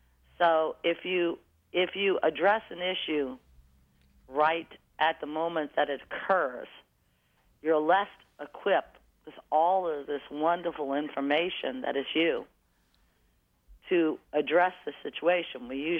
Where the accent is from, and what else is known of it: the South, United States